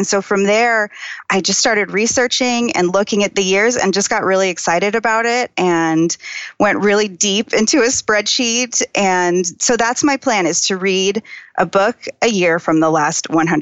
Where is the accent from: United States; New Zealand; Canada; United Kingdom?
United States; Phoenix, Arizona; born or raised there